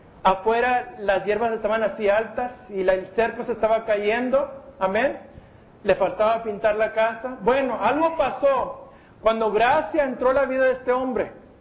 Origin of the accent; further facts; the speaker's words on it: United States; born there; porque yo nací en los Estados Unidos